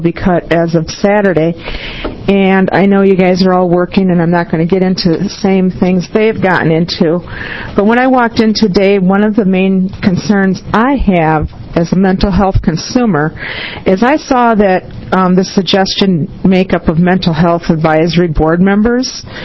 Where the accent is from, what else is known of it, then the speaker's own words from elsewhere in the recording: Wisconsin, United States; I come from Wisconsin, and we had a Blue Ribbon Commission that the governor met with once a month